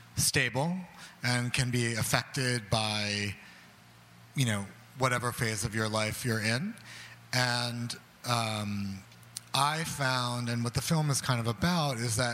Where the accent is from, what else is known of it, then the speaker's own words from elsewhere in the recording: the South, United States; I grew up in the South, and it was very taboo